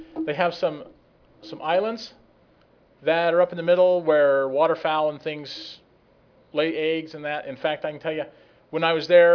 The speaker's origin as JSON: {"language": "English", "town": "Phoenix", "region": "Arizona", "country": "United States", "said": "especially since I'm from Phoenix and we reuse a lot of water in Phoenix"}